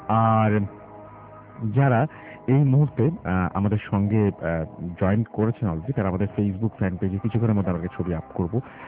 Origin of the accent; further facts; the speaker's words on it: Bangladesh; আমরা সমস্ত বাংলাদেশি আজকে খুশি জোয়ারে ভাসছে। কারণ বাংলাদেশের আপনারা সবাই জানেন